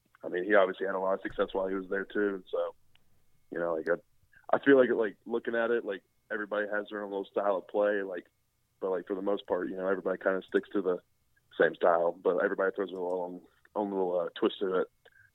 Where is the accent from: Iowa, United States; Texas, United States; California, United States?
Texas, United States; Dallas; I mean, you know, I'm a Texas guy and I'm from Dallas